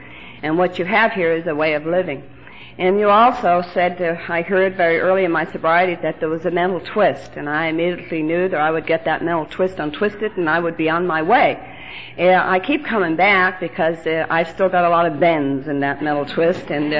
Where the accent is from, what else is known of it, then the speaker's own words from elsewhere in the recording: Ireland; And I come from Ireland, and even the priests swear over there.